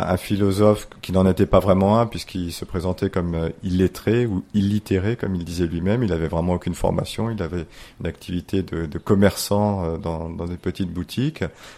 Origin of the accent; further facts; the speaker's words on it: Paris, Île-de-France, France; Alors, d'abord, je suis parisien, donc voilà.